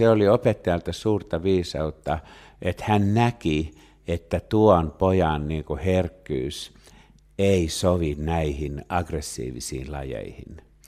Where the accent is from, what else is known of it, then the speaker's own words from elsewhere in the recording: Pori, Satakunta, Finland; joku porilaispoika yhtäkkiä pomppii täällä.